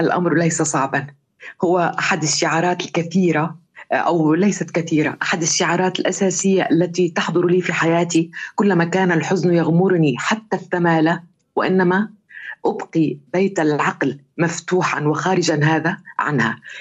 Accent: As-Suwayda, As-Suwayda Governorate, Syria; now in Russia; في أسرتي المتدينة جدا، وأنا نشأت في مدينة السويداء، السويداء مدينة ولكن لها كثير من الطابع الريفي

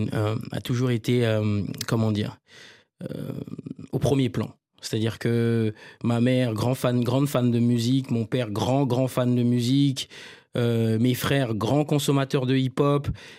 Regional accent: Libreville, Estuaire, Gabon; Exactement, c'est le quartier dans lequel j'ai grandi, dans le 3e arrondissement de Libreville.

